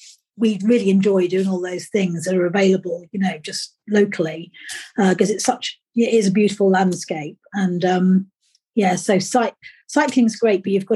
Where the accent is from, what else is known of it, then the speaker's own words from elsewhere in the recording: Ascot, South East England, United Kingdom; I come from Ascot in Berkshire, which is near London.